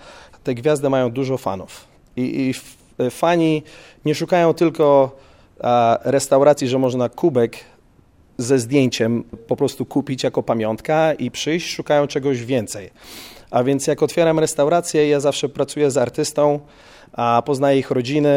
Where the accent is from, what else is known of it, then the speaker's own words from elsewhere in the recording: Gdynia, Pomeranian Voivodeship, Poland; Jestem z Gdyni, zawsze uwielbiałem słońce i plaże.